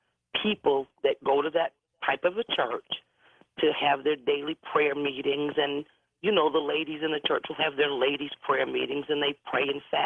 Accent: Maine, United States; I was brought up in Maine, and I don't want to tell you exactly the town because everyone will know, but it's a little small town. It had 4,000 people population in that town that I live in.

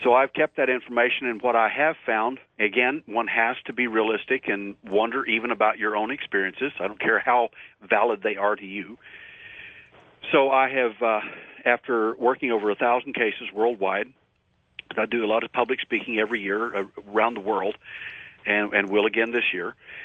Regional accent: Texas, United States; I'm from Texas, so I'm going to use a Texas terminology here, like a calf looking at a new gate.

